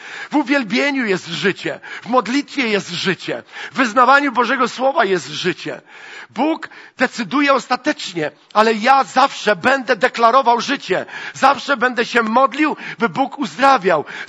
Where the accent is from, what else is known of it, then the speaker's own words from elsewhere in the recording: Jastrzębie-Zdrój, Silesian Voivodeship, Poland; Byliśmy w szoku, jak dowiedziała się, że ja jestem z Jastrzębia.